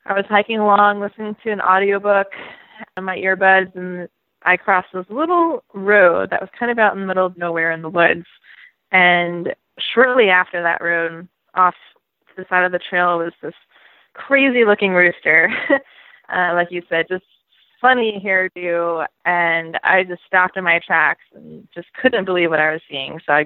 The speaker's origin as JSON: {"language": "English", "region": "Maine", "country": "United States", "lives_now": "Seattle, United States", "said": "So I've actually only been living in Seattle for about 4 years. I'm originally from Maine, so the complete opposite side of the country."}